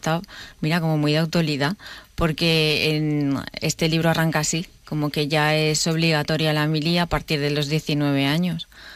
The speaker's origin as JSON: {"language": "Spanish", "town": "Valencia", "region": "Valencian Community", "country": "Spain", "said": "yo soy de Valencia y vivía en Valencia"}